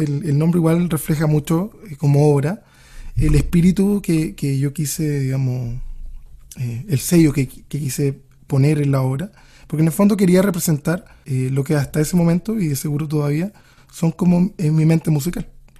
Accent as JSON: {"language": "Spanish", "town": "Rancagua", "region": "O'Higgins", "country": "Chile", "tie": "born or raised there", "said": "vino a desembocar en Rancagua, que es mi ciudad de origen, pero que tiene un pasar desde las montañas para mí."}